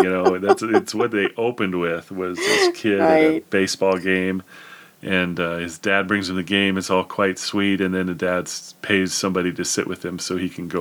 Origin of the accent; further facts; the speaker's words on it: Idaho, United States; also born or lived in East Coast; And we moved to Idaho when I was like in kindergarten. So all of the family of both my mom and my dad live on the East Coast.